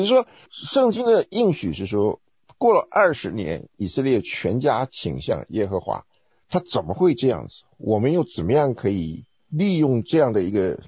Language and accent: Chinese; Taiwan; now in North America; 那这个东西对我们从台湾来的，也许。没有这么强